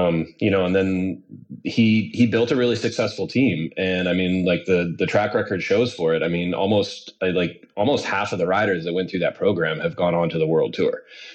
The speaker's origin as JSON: {"language": "English", "town": "Boulder", "region": "Colorado", "country": "United States", "tie": "born or raised there", "said": "I grew up in Boulder, Colorado. I worked in bike shops for as long as I could"}